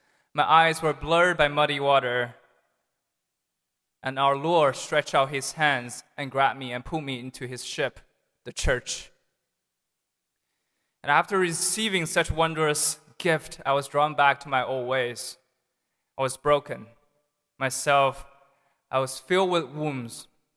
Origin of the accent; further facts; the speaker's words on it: Beijing, China; I was born and raised in Beijing, China. And unlike all my brothers, I was not a cradle Catholic. I was a cradle pagan.